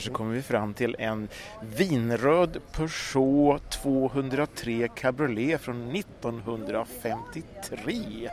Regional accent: Norrköping, Östergötland, Sweden; Jag känner igen dig, jag kommer från Norrköping.

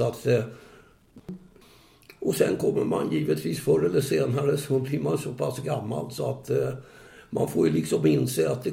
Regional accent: Stockholm, Stockholm County, Sweden; now in Tyresö, Sweden; Jag är 84 år nu. Jag är infödd stockholmare på Döbensgatan. Bodde väl inom Stockholm ända till 1966 då jag flyttade hit ut i en villa.

